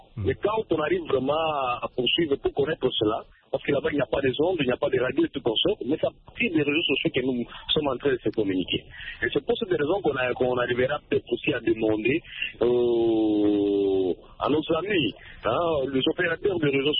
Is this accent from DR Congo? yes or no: yes; DR Congo